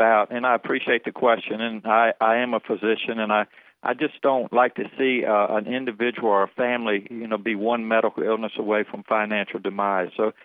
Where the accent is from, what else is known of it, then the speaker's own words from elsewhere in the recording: Virginia, United States; especially in rural Virginia, I'm from the Eastern Shore.